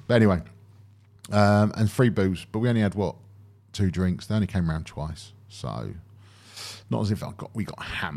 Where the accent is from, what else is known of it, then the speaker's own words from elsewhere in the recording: York, Yorkshire and the Humber, United Kingdom; Got a vegan sausage roll with some marmalade jam made in my hometown, York.